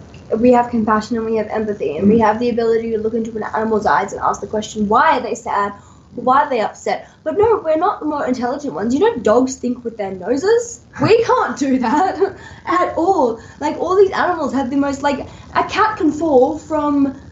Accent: Sydney, New South Wales, Australia; because I'm from Sydney, I go to a lot of the animal activism rallies that around town hall

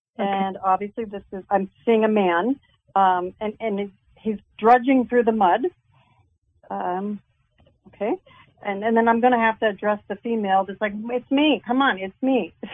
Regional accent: Ohio, United States; I grew up in Ohio, so I kind of know that older farmhouse-looking thing in the Midwest.

